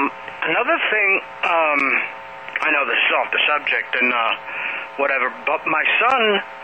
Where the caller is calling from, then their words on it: Oklahoma, United States; from Oklahoma.